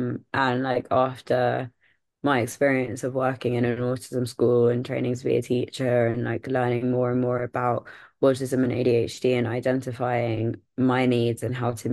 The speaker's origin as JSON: {"language": "English", "region": "London", "country": "United Kingdom", "tie": "born or raised there", "said": "I'm born and raised in London and went through the whole UK school system."}